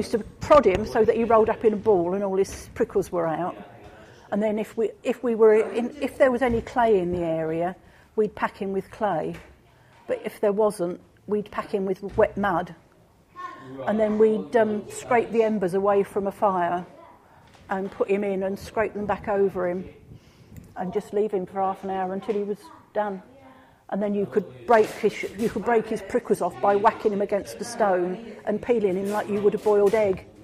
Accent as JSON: {"language": "English", "region": "South East England", "country": "United Kingdom", "tie": "born or raised there", "said": "I grew up in Kent, my parents earned their living on farm work, so we were always on a farm."}